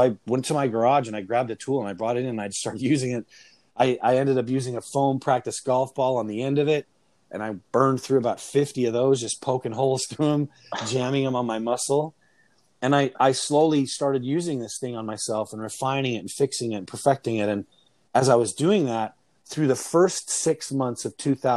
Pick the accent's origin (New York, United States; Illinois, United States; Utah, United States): Utah, United States; And I think growing up in Utah and having a farm and being resourceful and working with tools when I was younger, I've never felt limited.